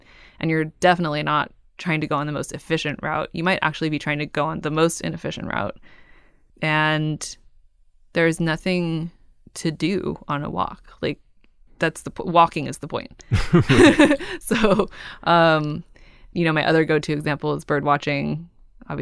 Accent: Cupertino, California, United States; So I grew up in Cupertino, and I now live in Oakland, and I lived in San Francisco before.

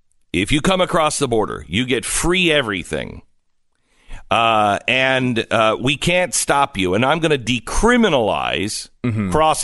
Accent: Texas, United States; I'm from Texas. I carry a gun.

